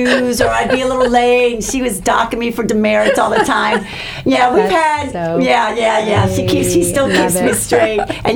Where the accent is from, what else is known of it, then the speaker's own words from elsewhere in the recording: Tampa, Florida, United States; we are from Tampa, so we are born and raised here.